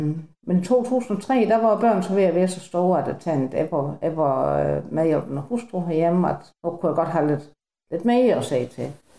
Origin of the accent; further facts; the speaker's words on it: Ballum, Region of Southern Denmark, Denmark; Og jeg er født og opvokset i Ballum også